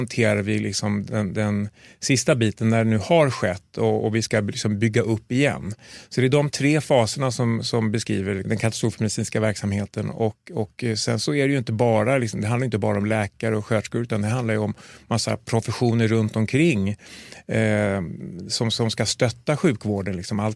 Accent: Sweden; som svensk kirurg

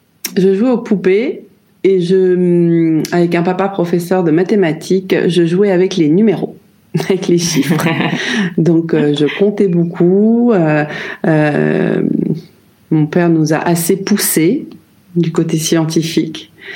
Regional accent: Paris, Île-de-France, France; Alors, moi, je suis née à Paris. Je suis née dans le 15e arrondissement. J'ai vécu là jusque l'âge de 10 ans, à peu près.

